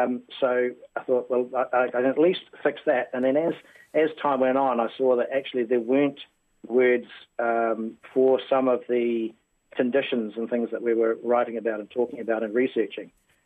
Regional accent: Taranaki, New Zealand; also born or lived in Waikato / Auckland; from a teenager in Taranaki. So I'm from Taranaki and Waikato and a little bit of Auckland there and a little bit of Ngātipoa on the East Coast.

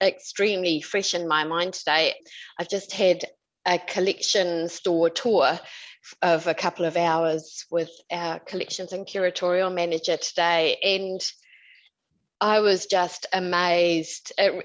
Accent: Auckland, New Zealand; No, I am from Auckland

